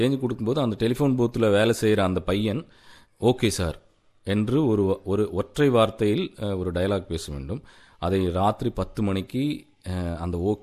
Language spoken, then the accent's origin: Tamil; Coimbatore, Tamil Nadu, India; now in Chennai, India; என்னுடைய சொந்த ஊர் வந்து கோயம்புத்தூர். என்னுடைய அப்பா அம்மா எல்லாரும் வந்து கேரளால இருந்து இங்க வந்து குடி அமர்ந்தாங்க. 14 ஆண்டுகளுக்கு முன்னால நான் இங்க சென்னை வந்தேன்.